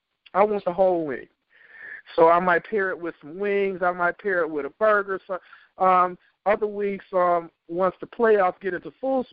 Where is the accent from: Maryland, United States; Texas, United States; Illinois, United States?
Illinois, United States; Chicago; I'm glad that I'm from Chicago and I go to events in Chicago